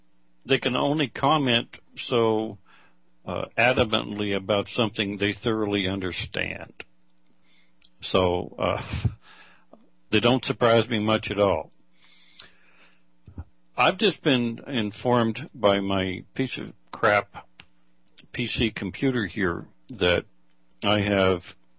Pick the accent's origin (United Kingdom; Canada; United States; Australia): Canada; I'm Canadian, son.